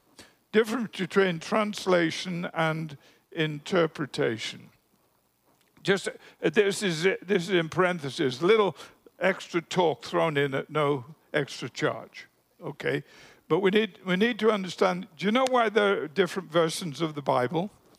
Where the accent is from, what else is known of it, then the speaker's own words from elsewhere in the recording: England, United Kingdom; When we grew up in England